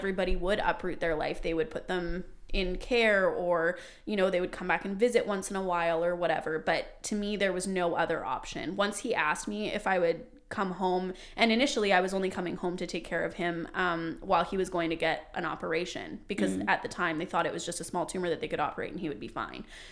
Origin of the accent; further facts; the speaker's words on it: Toronto, Ontario, Canada; You know, I came from Toronto.